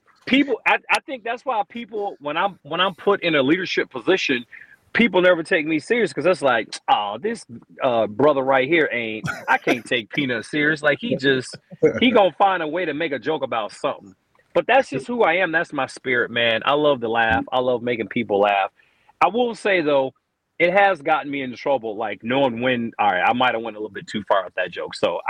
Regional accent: Copper Cove, Texas, United States; You know, I'm from Texas. Maybe I'm a little biased, but I think Texas is king of football

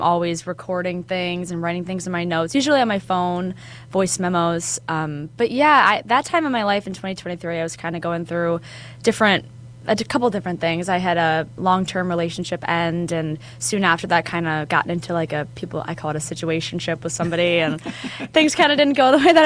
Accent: Kenmore, New York, United States; also born or lived in Amherst; Yeah, so I grew up in Kenmore, and okay. then we moved to Amherst in, like, 2012.

